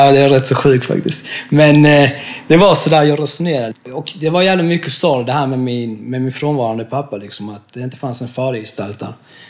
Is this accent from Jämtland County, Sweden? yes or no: no; Skåne, Sweden; accent: Skåne dialect; då flyttade min mamma med oss till Skåne. Jag har två systrar med, och därför jag snackar skånska.